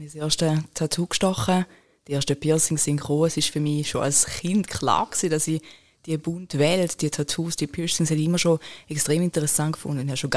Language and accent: German; St. Gallen, Switzerland; Was einfach immer sehr spannend ist, ist, wie sie auf meinen Dialekt reagieren. Natürlich, St. Gallen Rockabilly hörst du nicht so wirklich.